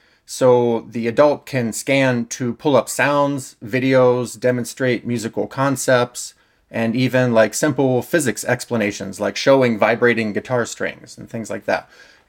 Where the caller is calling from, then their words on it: Las Vegas, Nevada, United States; I'm calling from Las Vegas, Nevada, and I'm the co-founder of Kidenza.